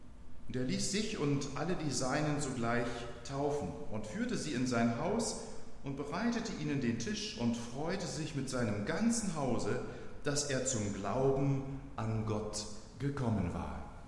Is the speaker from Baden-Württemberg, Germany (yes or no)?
no; Knesebeck, Lower Saxony, Germany; now in Hannover, Germany; hier in Hannover sind wir da ziemlich verwöhnt. Wenn ich in meiner Heimat in Knesebeck, einem Dorf von gut 3000 Einwohnern, abends manchmal unterwegs bin, dann ist das schon eher ziemlich dunkel dort.